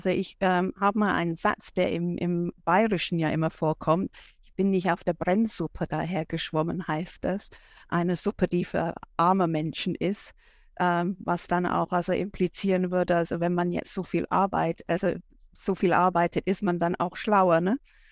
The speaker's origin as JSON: {"language": "German", "region": "England", "country": "United Kingdom", "said": "ich als Engländerin"}